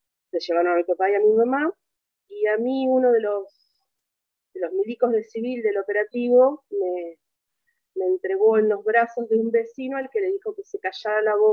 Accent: Bahía Blanca, Buenos Aires Province, Argentina; born there; yo nací en Bahía Blanca el 31 de octubre de 1975.

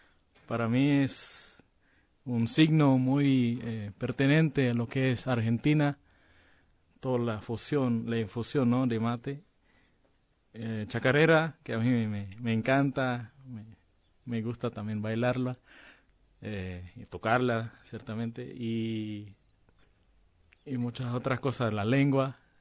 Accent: Philippines; Spanish is a second language; Nosotros como filipinos somos más fanáticos de lo que es básquet.

